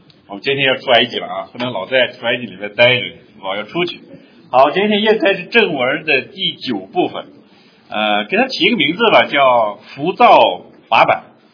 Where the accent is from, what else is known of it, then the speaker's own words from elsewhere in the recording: China; 这个节日呢，也和我们中国人的很多节日有关系，比如说我们中国的春节，贴春联是怎么回事。